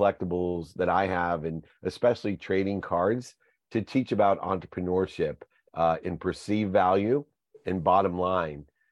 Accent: Akron, Ohio, United States; born there; And I was born in Akron, Ohio, and mom was from Dayton.

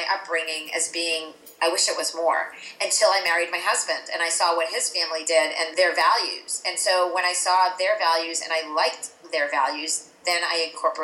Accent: Andover, Massachusetts, United States; We grew up in Andover, Massachusetts, which was, you know, a very well-off community.

